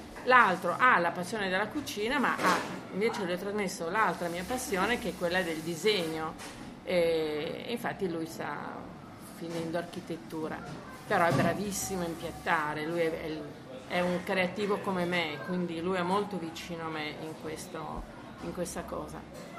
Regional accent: Liguria, Italy; now in Milan, Italy; io a Milano sono rimasta, ho lavorato, ho fatto i film, ma io sono ligure, sono felice anche di dire che sono ligure

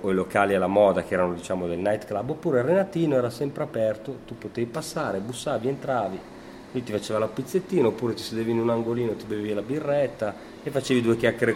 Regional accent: Sicily, Italy; now in Milan, Italy; quando ero proprio bambino, io vengo dalla Sicilia, comunque noi in una città come Milano abbiamo sempre cercato quei punti un pochettino di calore che comunque ci mancavano

